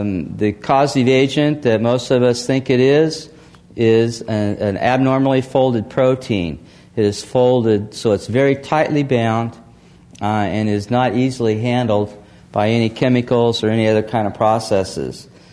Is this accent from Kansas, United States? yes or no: yes; Kansas, United States; now in Davis, United States; I grew up in Kansas, a small farm near a town that had fewer than 200 people in it.